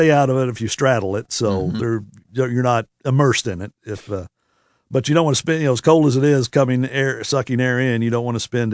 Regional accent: Corydon, Indiana, United States; I'm from Corydon, so I grew up right there in the cave area, and friends and neighbors had caves and holes on their farms and property

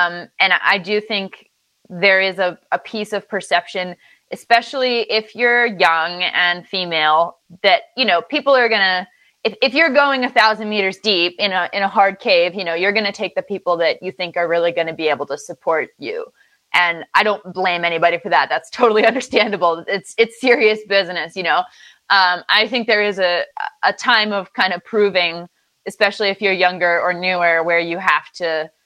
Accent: Virginia, United States; Yeah, so I'm from Virginia. I grew up in Southwest Virginia, really close to some of the caves there, actually.

